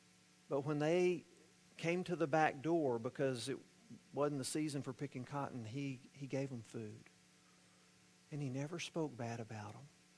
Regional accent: Mesquite, Texas, United States; Again, I grew up in Mesquite. So a lot of guys had skull rings on their back pocket.

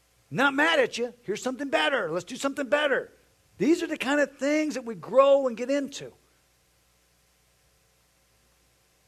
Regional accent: Texas, United States; For me, I was raised in Texas as a young man, and the way you raised young men in Texas was something God had to deal with me and say, that's not what I want you to do to your children.

